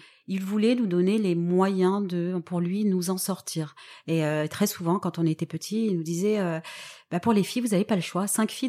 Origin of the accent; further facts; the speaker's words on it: Toulon, Provence-Alpes-Côte d'Azur, France; Alors, moi, je viens de Toulon, donc qui est une ville que tout le monde connaît près de Marseille. Je suis l'aînée de 7 enfants, donc de parents maghrébins.